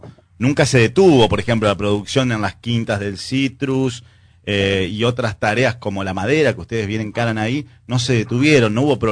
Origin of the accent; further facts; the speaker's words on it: Villa Paranacito, Entre Ríos, Argentina; Por supuesto, yo soy de Villa Paranacito, le comento.